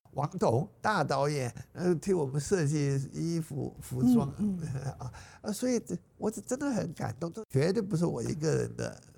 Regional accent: China; 所以我们中国人之所以为中国人

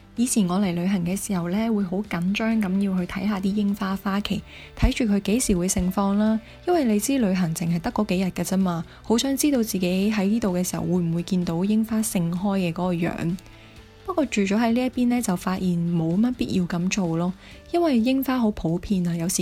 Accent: Hong Kong; now in South Korea; 作为一个南方人，本身香港是不会落雪的嘛

